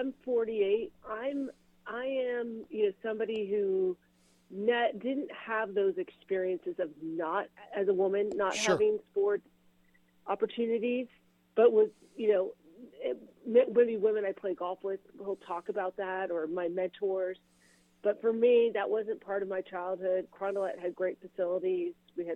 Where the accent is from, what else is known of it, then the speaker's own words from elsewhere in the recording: California, United States; now in San Francisco, United States; I grew up in East Bay, so 25 miles east of San Francisco, and I've lived in the city of San Francisco for the last 20 plus years.